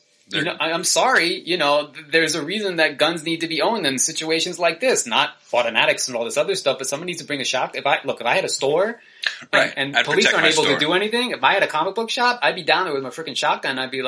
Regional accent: New York City, New York, United States; Yeah, well, first of all, in New York City, I would like to just say I am a New Yorker also.

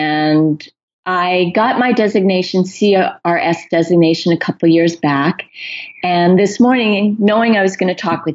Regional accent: Hawaii, United States; Well, I'm from Hawaii. I grew up here, went away for school and came back. I live on the island of Oahu.

